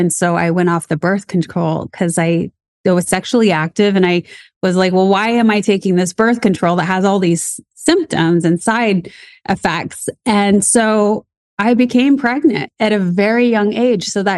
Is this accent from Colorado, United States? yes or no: yes; Colorado, United States; I grew up in Colorado, so made trips to Denver.